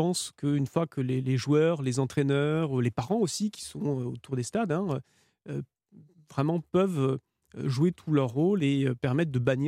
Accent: Southwest France, France; Moi, je suis originaire du Sud-Ouest.

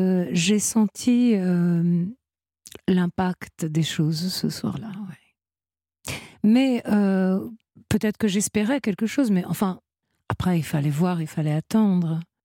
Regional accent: Italy; now in France; j'ai obtenu ma naturalisation française. Et il faut expliquer quand on est naturalisé français. Donc maintenant, je suis française et italienne, bien sûr. J'ai gardé ma nationalité italienne, j'ai double nationalité.

